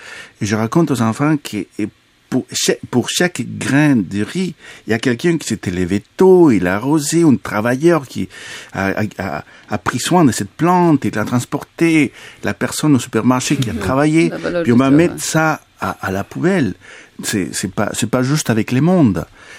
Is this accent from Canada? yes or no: no; Bolivia; French is a second language; moved away; la culture latino-américaine d'où je viens, surtout de la Bolivie